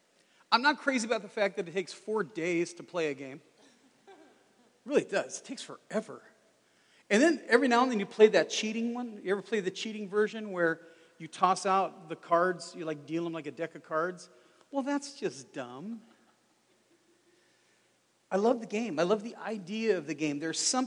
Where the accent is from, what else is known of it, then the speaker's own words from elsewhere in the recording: Los Angeles, California, United States; Now, I grew up in the ghetto. I can say these things. I really did. I grew up in South Central LA.